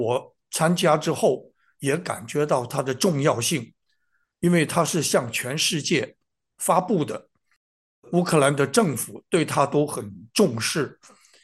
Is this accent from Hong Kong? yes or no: no; United States; 知道我是美国来的志愿者